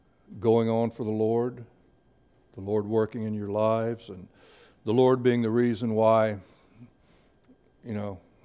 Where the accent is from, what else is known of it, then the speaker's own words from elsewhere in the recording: Florida, United States; now in Pennsylvania, United States; Alan, I'm not from Pennsylvania. I live in Pennsylvania. I'm from Florida.